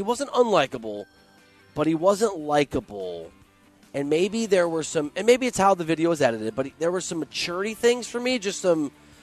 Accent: Iowa, United States; Look, I'm from Iowa, so I got biases here.

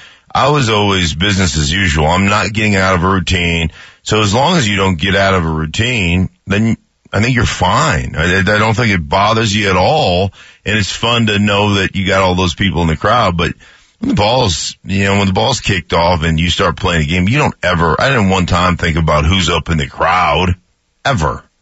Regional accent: Alaska, United States; I grew up in Alaska, you know, there's definitely a difference there that I can't.

